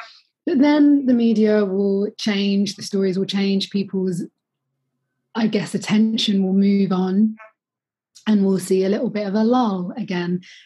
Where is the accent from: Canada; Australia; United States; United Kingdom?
United Kingdom; I mean, as a Brit